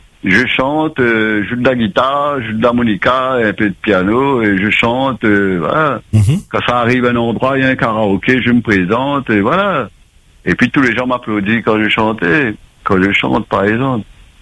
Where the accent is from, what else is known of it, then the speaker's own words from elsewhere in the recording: Réunion, France; Au fait, moi, je suis réunionnais, hein, au fait.